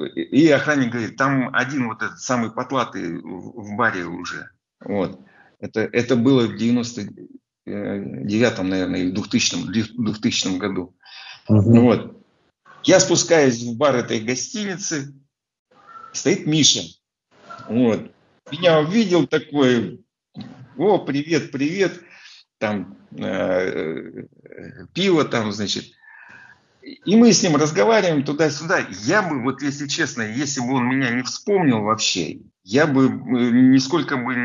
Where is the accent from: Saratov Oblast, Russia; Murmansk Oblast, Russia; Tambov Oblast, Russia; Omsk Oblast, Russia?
Omsk Oblast, Russia; Omsk; now in Yekaterinburg, Russia; просто я из Омска переехал в Екатеринбург.